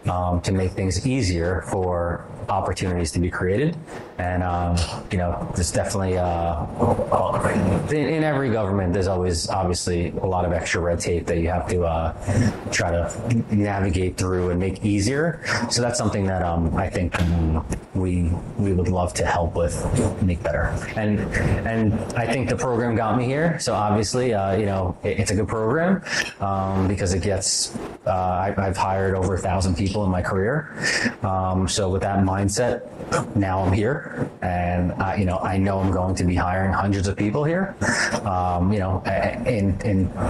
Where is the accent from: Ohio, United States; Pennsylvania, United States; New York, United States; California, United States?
New York, United States; Rockaway; my hometown of Rockaway, Queens was destroyed after Hurricane Sandy